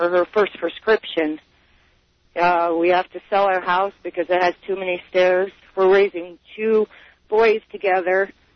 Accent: Cleveland, Ohio, United States; moved away; But I'm originally from Cleveland, Ohio, so that would be why I left Ohio.

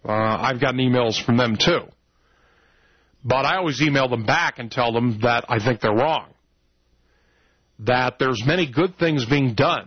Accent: United States; That's for me to do because I'm an American.

